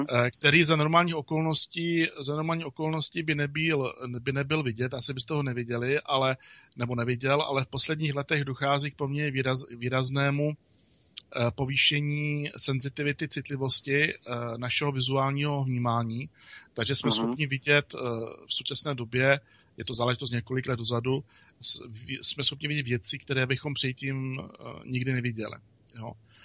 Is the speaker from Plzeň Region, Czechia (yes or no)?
no; Třemošnice, Pardubice Region, Czechia; Přelouč, to je mý rodiště prakticky. Já jsem... Pocházím z Třemošnice.